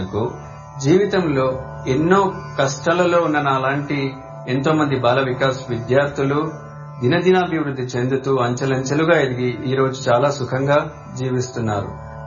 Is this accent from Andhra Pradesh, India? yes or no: yes; Kurnool, Andhra Pradesh, India; also born or lived in Anantapur district; మా తల్లిదండ్రులు మొదటి నుంచి స్వామి భక్తులు, అందుకు నేను చిన్నప్పటి నుంచి కర్నూలులో బాల వికాస్ లో చేరాను.